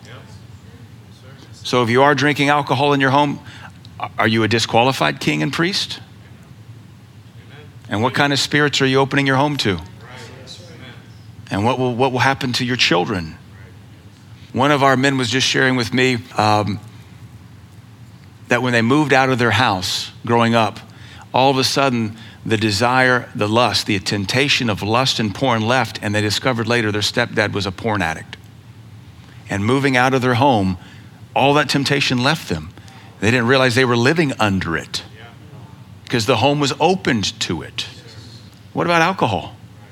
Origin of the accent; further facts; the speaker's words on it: Louisiana, United States; and then we grew up in Louisiana, that's Catholic territory, everybody drank.